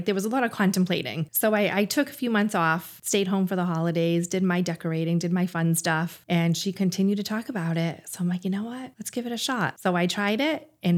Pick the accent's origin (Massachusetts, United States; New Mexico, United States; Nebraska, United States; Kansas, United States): Massachusetts, United States; Southbridge; I grew up in Southbridge. I was a baby of five.